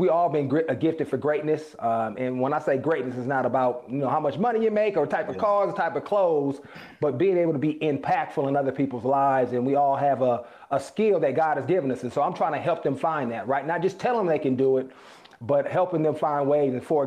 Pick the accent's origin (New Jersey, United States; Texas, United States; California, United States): California, United States; Oakland; You know, I grew up in Oakland, California, single parent, and my dad wasn't around in the traditional sense.